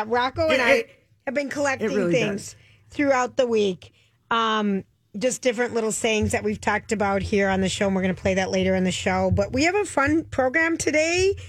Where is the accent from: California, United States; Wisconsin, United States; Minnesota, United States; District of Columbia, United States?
Minnesota, United States; here's another reason to feel great about being a Minnesotan today.